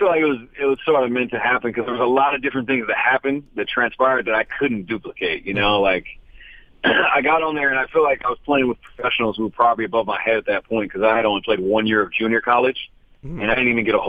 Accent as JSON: {"language": "English", "town": "Keizer", "region": "Oregon", "country": "United States", "tie": "born or raised there", "said": "So I drove up an hour from my hometown of Kaiser, Oregon with my brother"}